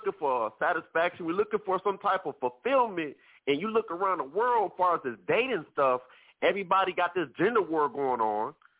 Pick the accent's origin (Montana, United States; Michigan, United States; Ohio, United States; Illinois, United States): Michigan, United States; Detroit; I'm from Detroit, Michigan, and I'm a single guy